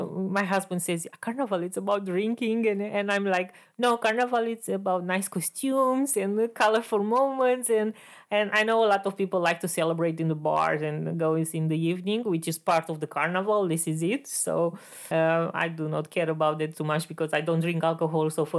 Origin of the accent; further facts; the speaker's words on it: Romania; he knows that I come from Romania